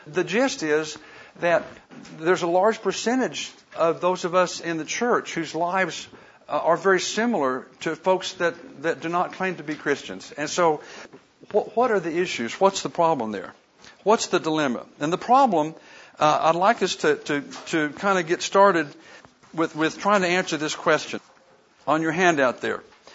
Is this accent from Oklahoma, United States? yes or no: yes; Oklahoma, United States; I grew up in Western Oklahoma, and I was raised in the church